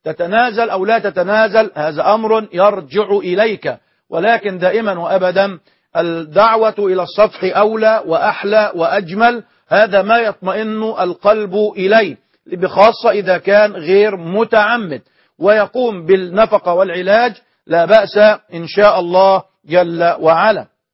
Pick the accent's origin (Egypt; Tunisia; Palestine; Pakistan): Egypt; كما هو الحال عندنا في مصر وفي كثير من سائر البلدان العربية